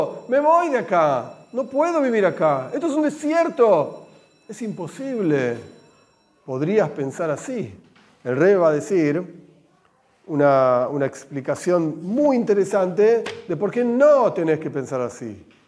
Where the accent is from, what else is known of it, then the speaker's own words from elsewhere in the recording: Argentina; acá hablamos en argentino porque somos argentinos